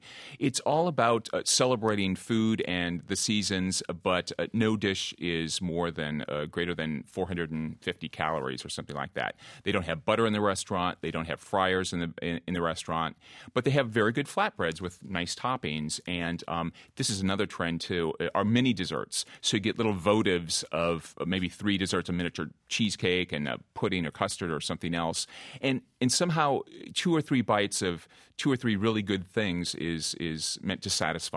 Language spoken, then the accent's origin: English; Minnesota, United States; I'm from the Midwest. I'm from Minnesota, so it made me feel very much at home.